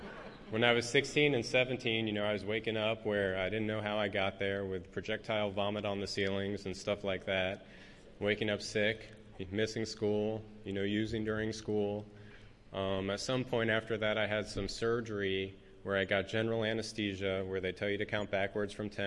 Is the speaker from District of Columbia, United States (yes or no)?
yes; Washington, District of Columbia, United States; I grew up in Washington, D.C., in a family with addiction